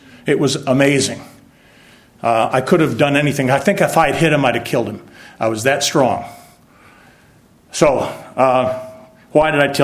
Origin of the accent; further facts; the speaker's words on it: Scotland, United Kingdom; Now, I talked to my dad about Loch Lomond, and he'd been there many times. We're all from Scotland.